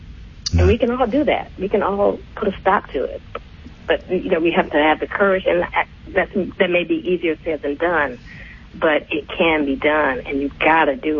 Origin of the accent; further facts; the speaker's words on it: Detroit, Michigan, United States; now in California, United States; I am from Detroit, Michigan, the Motor City.